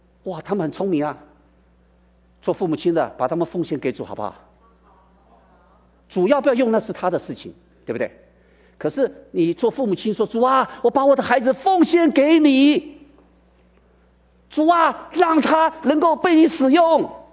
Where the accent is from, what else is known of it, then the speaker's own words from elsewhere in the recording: China; 我们中国人讲说，老大照书养，老二呢照猪养。